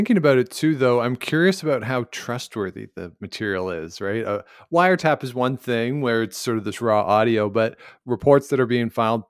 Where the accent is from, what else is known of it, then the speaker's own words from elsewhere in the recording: Canada; the way that the history of the Soviet Union is taught to me growing up in Canada.